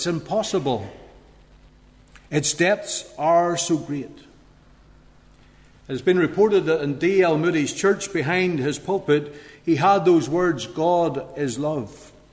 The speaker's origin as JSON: {"language": "English", "town": "Bushmills", "region": "Northern Ireland", "country": "United Kingdom", "said": "in our town of Coleraine, where I am originally from Bushmills, but we're in Coleraine"}